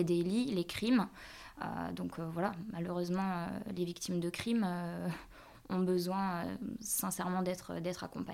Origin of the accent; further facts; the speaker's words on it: Arnac-Pompadour, Nouvelle-Aquitaine, France; Alors, j'ai grandi en province, en Corrèze pour être exact.